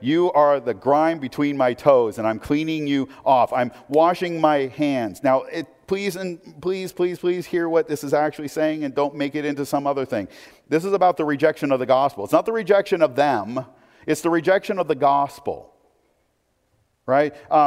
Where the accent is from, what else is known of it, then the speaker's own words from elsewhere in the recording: Portland, United States; I always thought I would be serving in Portland. I was born and raised in Portland.